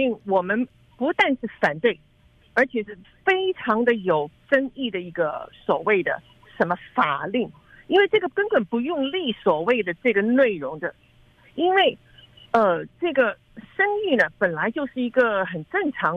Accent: California, United States; 他做了什么好事给我们加州人啊？

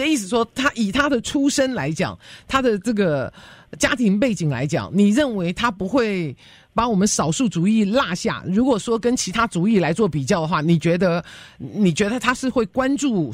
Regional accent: California, United States; 是我们加州人，那么两位来宾也都是加州人

